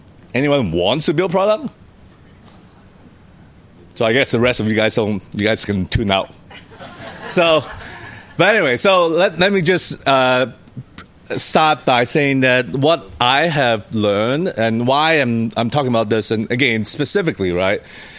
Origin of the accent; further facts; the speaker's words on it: Hong Kong; born there; English is a second language; I was born in Hong Kong. I'm Cantonese.